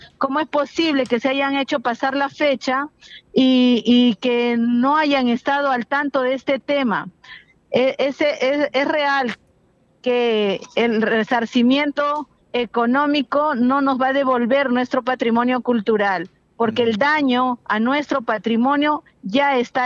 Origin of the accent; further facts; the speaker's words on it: Cusco, Peru; Lo que me indigna como cusqueña